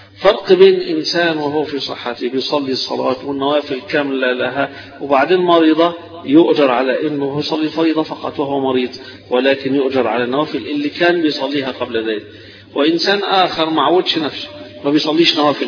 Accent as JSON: {"language": "Arabic", "country": "Egypt", "said": "دي مشكلتنا احنا كمصريين كلنا دكاترة كلنا اطباء"}